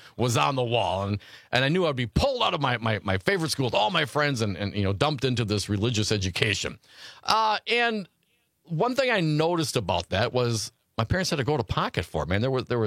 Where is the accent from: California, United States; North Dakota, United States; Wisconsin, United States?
Wisconsin, United States; Stevensville; I grew up in Stevensville, up north there. Hey, not too far out of Appleton, Wisconsin.